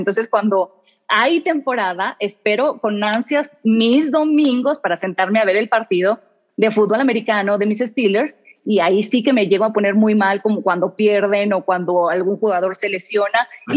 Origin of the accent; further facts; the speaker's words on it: Mexico; aunque nosotros como mexicanos entendemos que en Sudamérica el fútbol y la pasión se entiende y se vive de manera distinta